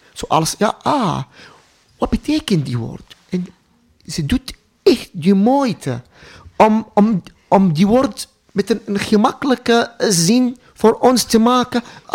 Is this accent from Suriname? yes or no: no; Syria; Dutch is a second language; now in Belgium; Ik kom uit Syrië.